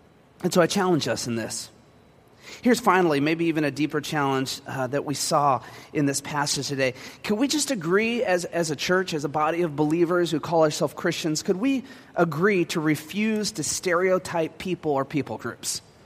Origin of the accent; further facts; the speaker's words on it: Moreno Valley, California, United States; I mean, I grew up in Moreno Valley Desert of California.